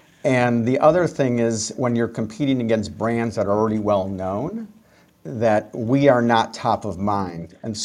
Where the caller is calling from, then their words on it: Chicago, Illinois, United States; from Chicago. Big fan of the show.